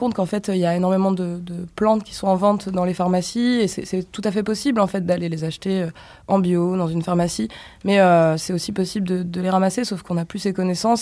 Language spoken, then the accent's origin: French; Nouvelle-Aquitaine, France; now in Paris, France; Alors, moi, du coup, je viens de la Creuse. Et je vis en ce moment à Paris, j'ai une vie très très mouvante et j'ai vécu dans une ferme aussi dans le nord de la France